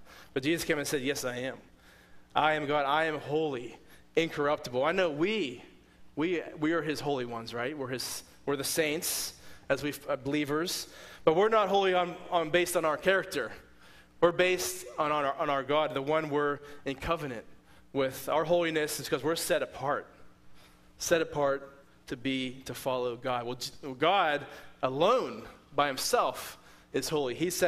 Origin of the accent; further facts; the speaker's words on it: Pennsylvania, United States; I'm from Pennsylvania, as you know, and going down to Tennessee for seminary is my first time more or less leaving home.